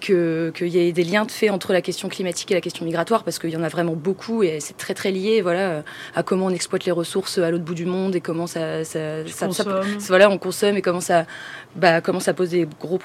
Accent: Calais, Hauts-de-France, France; Je viens de Calais et je fais aussi des études en sociologie.

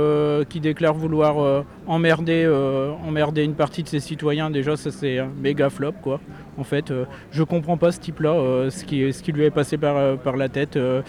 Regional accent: Lille, Hauts-de-France, France; Oui, je suis Lillois

